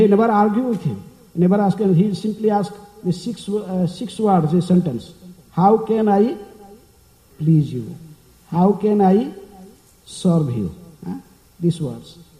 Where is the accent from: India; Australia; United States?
India; accent: Indian English; English is a second language; no one can understand my pronunciation because I am Indian English. I am speaking that English also. I sing a second language.